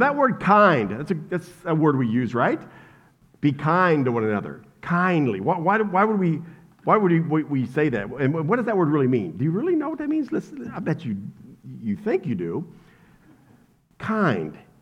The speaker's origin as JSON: {"language": "English", "region": "Kentucky", "country": "United States", "tie": "born or raised there", "said": "Are we too far from Kentucky now? No. I grew up in Kentucky."}